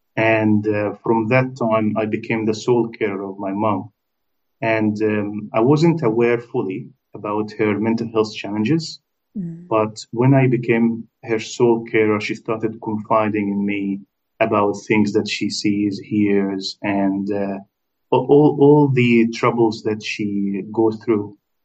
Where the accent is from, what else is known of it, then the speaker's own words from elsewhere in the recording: Alexandria, Alexandria Governorate, Egypt; I grew up in Egypt in a city called Alexandria. It's a beautiful coastal city where you can see some parts of the Roman Empire still exist underwater.